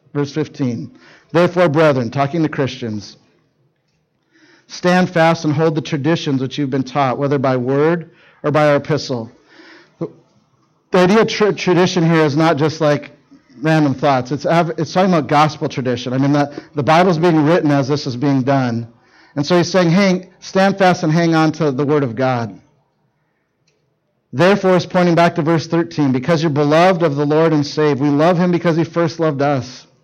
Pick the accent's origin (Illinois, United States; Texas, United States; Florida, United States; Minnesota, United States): Minnesota, United States; But where I grew up in Minnesota, we had lots of lakes, lots of docks.